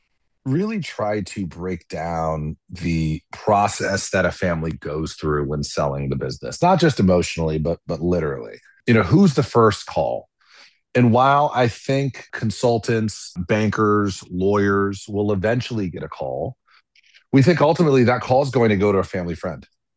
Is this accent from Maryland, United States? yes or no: yes; Baltimore, Maryland, United States; also born or lived in Detroit / US Virgin Islands / Texas; I grew up all over this country. So I was born in Detroit. I grew up in East Baltimore, the U.S. Virgin Islands, Southern Texas, right near the Mexican border.